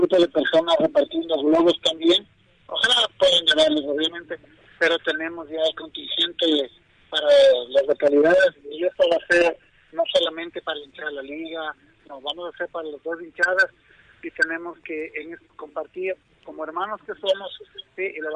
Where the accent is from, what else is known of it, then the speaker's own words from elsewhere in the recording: Ecuador; somos ecuatorianos y tenemos que rendir un homenaje